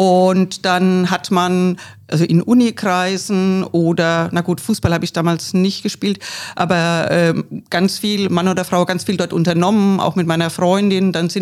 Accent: Bavaria, Germany; moved away as an adult; Ich bin aus Bayern emigriert, weil Bayern gerade 1981 eben auch, heute nicht mehr ganz so schlimm, aber wahnsinnig katholisch dominiert ist. Ich komme ja auch aus einer völlig katholischen Gegend, aus einer katholischen Familie.

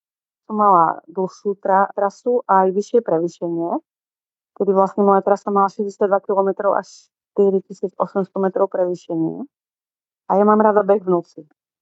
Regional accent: Prešov Region, Slovakia; ma ovplyvnili moje rodné mesto alebo oblasť, v ktorej pochádzam z Vysokých Tatier

